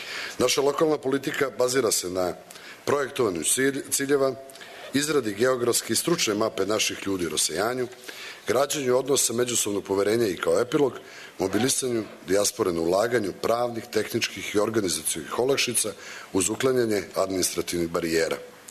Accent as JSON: {"language": "Serbian", "country": "Serbia", "said": "Mi smo iz Srbije."}